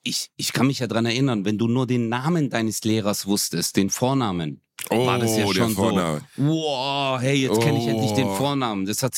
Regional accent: Germany; Nee, ich bin Deutscher, aber im Deckmantel des Türken sage ich halt manchmal Hitler.

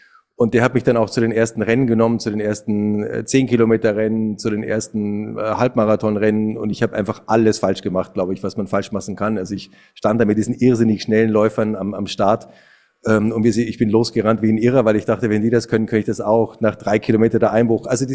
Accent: Bavaria, Germany; Ich bin in Niederbayern auf dem Land groß geworden

